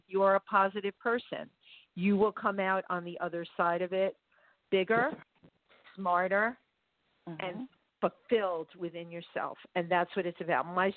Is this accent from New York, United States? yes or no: yes; New York City, New York, United States; I grew up in the Bronx and they were like, what is this crazy little kid?